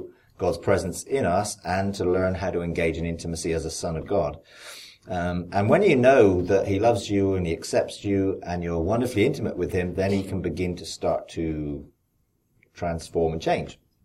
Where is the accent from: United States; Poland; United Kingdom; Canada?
United Kingdom; So, I mean, I'm from a nation that has a monarchy, so I understand what it is to have a rule. I come from the United Kingdom.